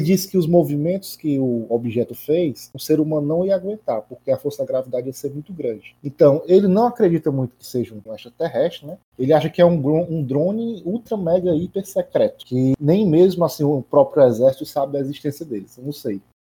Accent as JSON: {"language": "Portuguese", "town": "Nova Rússia", "region": "Ceará", "country": "Brazil", "tie": "born or raised there", "said": "que era para minha cidade natal, Nova Rússia, para ganhar um selo"}